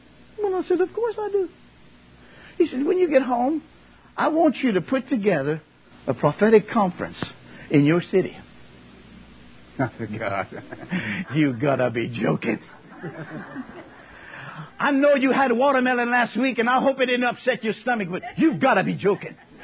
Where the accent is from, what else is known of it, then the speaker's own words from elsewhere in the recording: Louisiana, United States; accent: Cajun; When I first read that with my Cajun accent, I said, that's the apothecary.